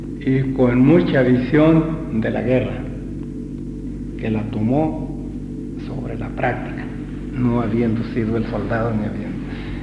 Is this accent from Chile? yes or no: no; La Piedad, Michoacán, Mexico; Y entonces ahí en la Piedad estábamos de destacamento, en mi tierra. Bueno, mi tierra es allá, pues la cabecera.